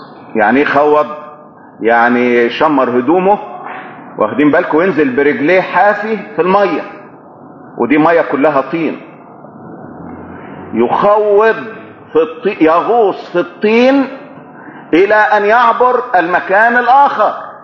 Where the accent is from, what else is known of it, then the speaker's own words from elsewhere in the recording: Egypt; دايما يستخدموا الكلمة دي عندنا في مصر